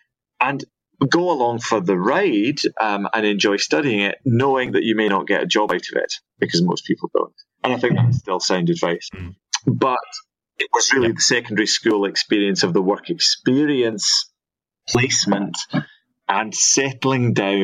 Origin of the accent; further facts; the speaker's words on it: Scotland, United Kingdom; also born or lived in Liverpool; And so growing up in Scotland, certainly around the time when tuition fees were going to be free in Scotland and not in England